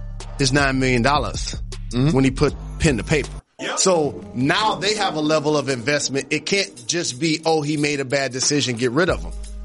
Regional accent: Detroit, Michigan, United States; I'm from Detroit, of course.

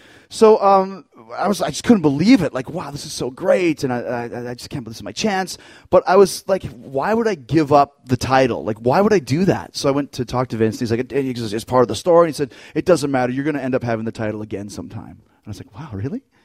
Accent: Wales, United Kingdom; accent: Welsh; It's my Welsh accent for you.

